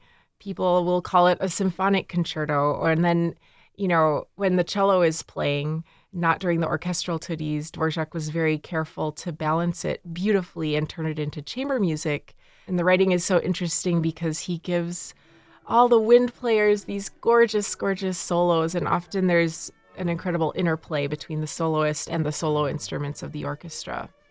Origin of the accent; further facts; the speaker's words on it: Okemos, Michigan, United States; I grew up in Okemos, Michigan, and I'm a child of two musician parents.